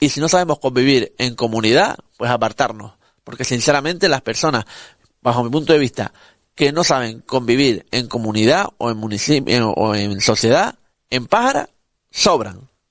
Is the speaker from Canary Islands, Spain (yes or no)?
yes; Morro Jable, Canary Islands, Spain; y yo soy de Morrojable, vivo en Morrojable, y estoy aquí en Morrojable.